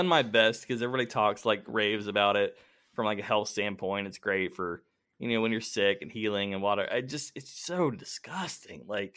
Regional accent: the South, United States; I'll drink sweet tea. I'm from the South, but just straight tea

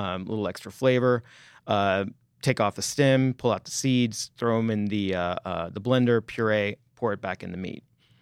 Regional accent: Texas, United States; because I'm from Texas, we had Frito pie as our school lunch day.

